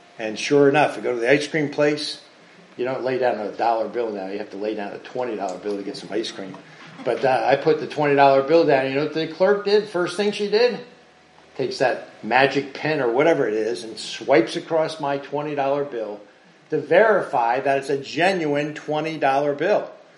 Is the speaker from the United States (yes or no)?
yes; New Jersey, United States; Now, many of you know I grew up on the Jersey Shore, right?